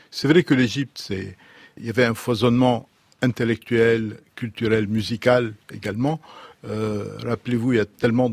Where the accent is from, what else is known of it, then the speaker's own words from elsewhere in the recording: Lebanon; ma région natale, c'est-à-dire principalement le Liban, où j'ai connu, pendant mon enfance, une expérience de vie commune entre des gens qui avaient des origines différentes, des croyances différentes